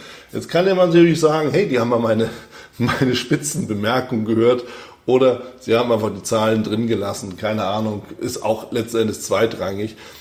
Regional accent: Hamburg, Germany; Als Hamburger kann ich sagen, das ist mal was anderes.

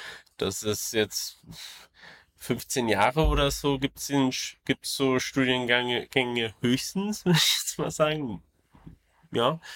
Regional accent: Southern Germany, Germany; now in Berlin, Germany; Also ich komme aus dem Süden Deutschlands eher, bin aber viel umgezogen, immer weiter gen Norden und jetzt in Berlin gelandet.

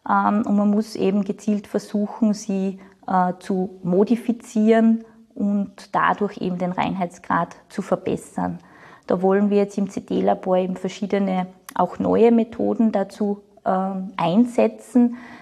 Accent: Styria, Austria; ich bin in der Steiermark geboren und auch in der Obersteiermark aufgewachsen, habe aber ein humanistisches Gymnasium besucht mit sprachlichem Schwerpunkt, habe eigentlich 4 Sprachen gelernt

